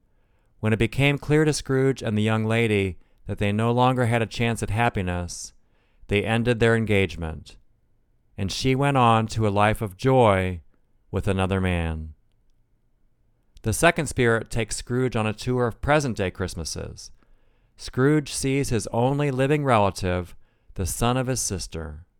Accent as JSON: {"language": "English", "region": "Ohio", "country": "United States", "said": "Case Western Reserve University in my home state of Ohio"}